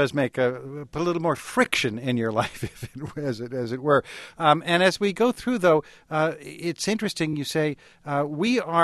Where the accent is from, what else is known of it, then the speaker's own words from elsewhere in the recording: New York, United States; I grew up in New York and was quite accustomed to surly people on the streets who made no bones about telling me their opinion about anything. And then moving to Washington, D.C.